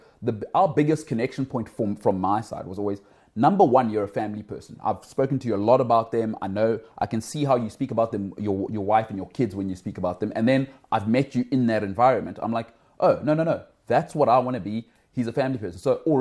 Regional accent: South Africa; That's lekker for me as a South African in a competitive sense

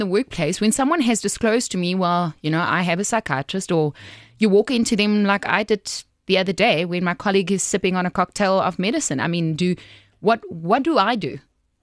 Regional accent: Cape Town, Western Cape, South Africa; I grew up in Cape Town.

